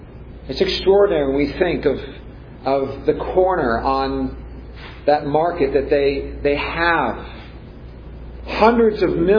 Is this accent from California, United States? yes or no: yes; Santa Clara, California, United States; The forces of Menlo Park, California, not too far from where I grew up in Santa Clara